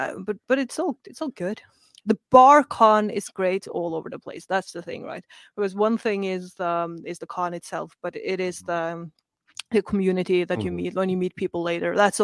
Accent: Norway; And I came from Frosty, creepy, springy Norway

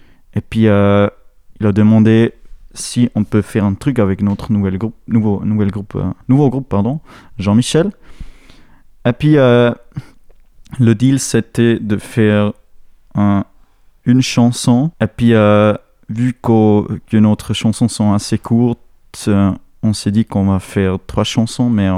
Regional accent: German-speaking Switzerland, Switzerland; French is a second language; Moi, je suis suisse-allemand

